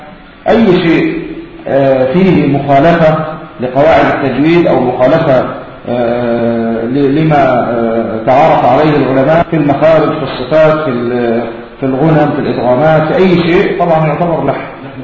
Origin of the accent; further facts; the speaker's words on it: Egypt; وهي موجودة عندنا في مصر في بعض المحافظات أو بعض المدن